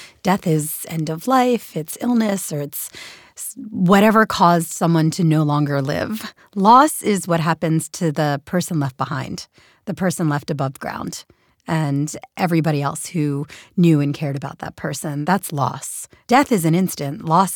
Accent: Philadelphia, Pennsylvania, United States; who then continued back on to Philadelphia, where my hometown.

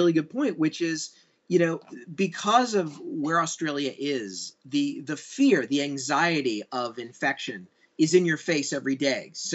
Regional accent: Hollywood, California, United States; But growing up in Hollywood, I realized what you see in the movies is for entertainment purposes.

